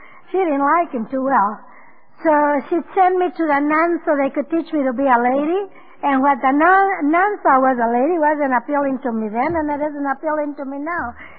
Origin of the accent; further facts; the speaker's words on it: Blythe, California, United States; I'm from Blythe, California. You all know where Blythe, California is, huh?